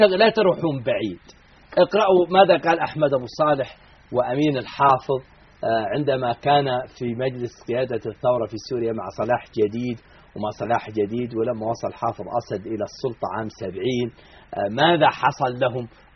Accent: Saudi Arabia; أنا شخصيا مبسوط في بلدي المملكة العربية السعودية.

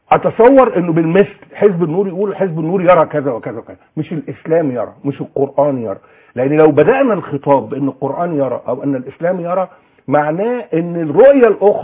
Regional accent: Egypt; احنا اولا مجموعه من المصريين

